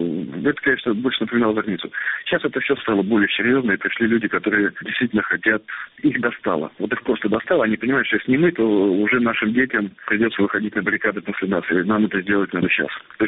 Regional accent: Moscow, Russia; Я говорю, что я москвич, я москаль

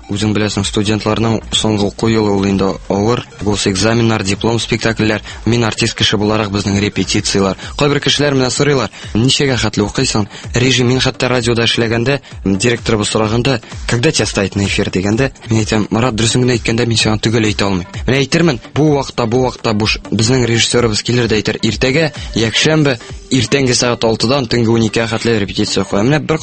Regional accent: Naberezhnye Chelny, Tatarstan, Russia; born there

